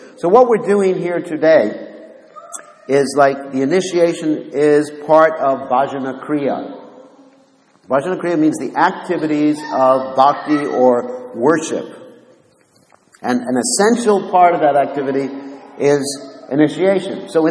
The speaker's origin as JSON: {"language": "English", "country": "United States", "said": "And me, I'm from America."}